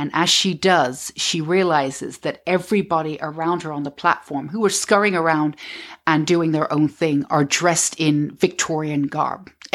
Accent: Mortlake, London, United Kingdom; I grew up in Mortlake in Southwest 14 in London. And it's right, there's a Mortlake train station. It's a little train station that was built in 1848. And right next to it, I lived in a council estates right next door to it.

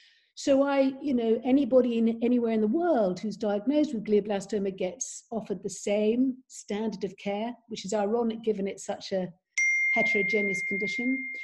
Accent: United Kingdom; moved away as an adult; now in United States; I'm British, but I've lived in the United States since 2006.

